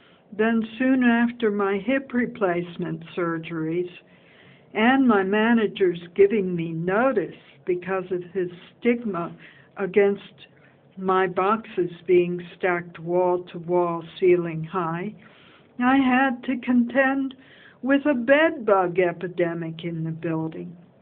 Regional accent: Washington, District of Columbia, United States; born there; Well, I was born in Washington, D.C., and I was born in my grandmother's hospital.

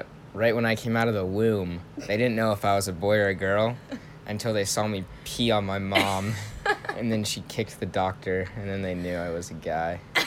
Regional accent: Centerville, Virginia, United States; I grew up in Centerville, Virginia. It was a good childhood. I played a lot of sports, stuff like that.

